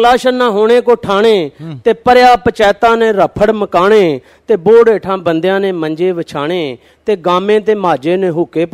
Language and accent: Punjabi; Zafarwal, Punjab, Pakistan; ਮੈਂ ਖੁਦ ਜ਼ਫਰਵਾਲ ਤੋਂ ਬਿਲੋਂਗ ਕਰਨਾ